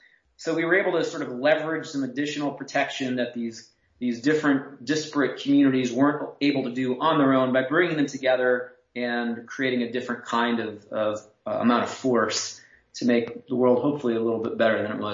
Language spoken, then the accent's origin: English; Midwest, United States; You know, I grew up in the Midwest where there's still a much more vibrant sort of right wing to fight against.